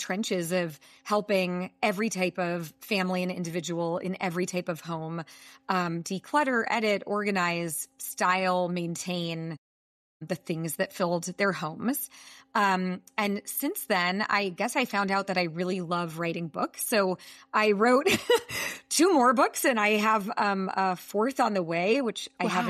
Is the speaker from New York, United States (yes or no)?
no; San Francisco, California, United States; I'm from the San Francisco Bay Area. I am the mother of 2.